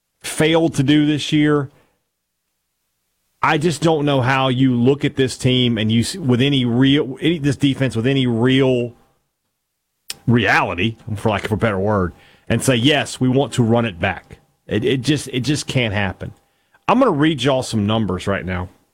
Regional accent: Vicksburg, Mississippi, United States; some great stuff going on in the city of Vicksburg, my hometown.

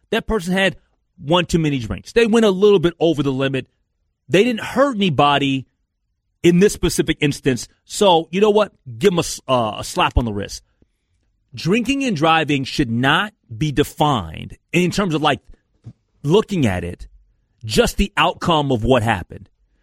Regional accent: Minnesota, United States; As a Vikings fan, as a Minnesotan that wants to see the team be successful

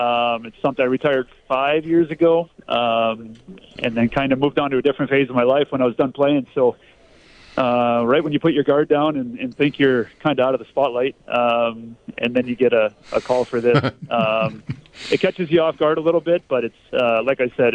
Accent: Amherst, New York, United States; growing up in Amherst, I probably didn't realize it at the time how fortunate I was.

